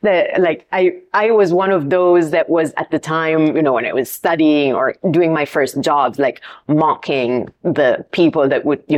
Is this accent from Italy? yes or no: yes; Rome, Lazio, Italy; English is a second language; moved away as an adult; now in Brussels, Belgium; So I was born in Rome. So I'm Italian. I lived there for about 25 years of my life. And then, you know, for studies, work, etc., I moved a little bit around. And in 2012, I ended up in Brussels.